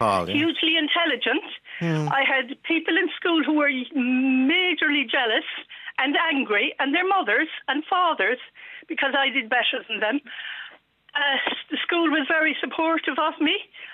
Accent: Cork, Munster, Ireland; My point is, I'm from Cork, and I have a nice accent and a well-educated accent, but I'm from the countryside

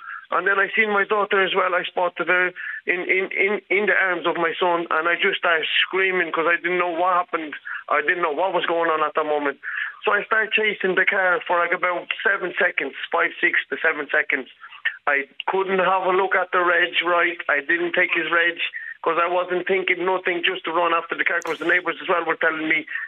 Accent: Romania; now in Ireland; No, originally I'm from Romania, and I live in this country from 2002.

